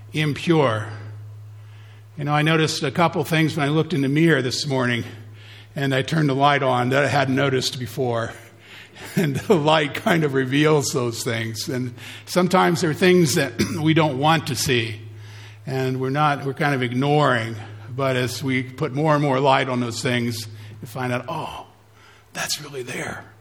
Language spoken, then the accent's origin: English; Mohicanville, Ohio, United States; I grew up around Mohicanville. We had a lot of snakes down there.